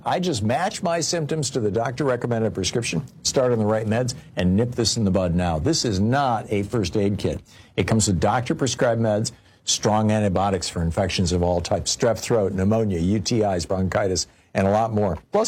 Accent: Michigan, United States; I grew up in Michigan. I learned how to drive in Michigan.

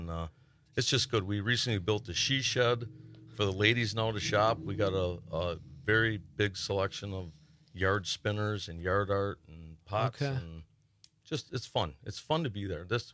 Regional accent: Iron Mountain, Michigan, United States; also born or lived in Marinette; I was only in that store one time in the 18 years I lived in Marinette. I came from Iron Mountain.

